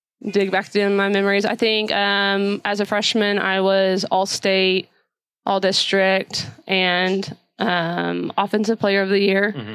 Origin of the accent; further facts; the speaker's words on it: Midland, Texas, United States; now in Odessa, United States; I was born in Midland, which is about 30 okay. minutes the east of right. here. Yeah. So I was born, raised, and stayed.